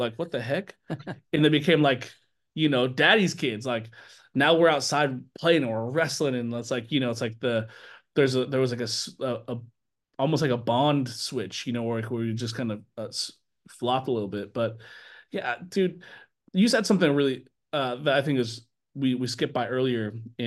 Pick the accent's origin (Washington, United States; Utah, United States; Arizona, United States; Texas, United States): Washington, United States; Seattle; I'm the same way. I'm from Seattle. My favorite team is dead.